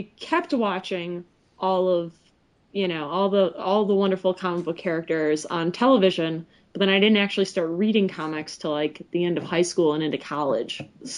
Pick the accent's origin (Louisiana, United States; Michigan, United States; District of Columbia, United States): Michigan, United States; Detroit; Sure. I guess where I'm from, I'm originally grew up right outside of Detroit.